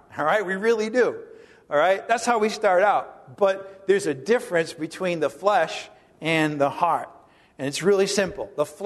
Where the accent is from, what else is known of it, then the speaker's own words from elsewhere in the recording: Providence, Rhode Island, United States; I grew up in Providence, Rhode Island.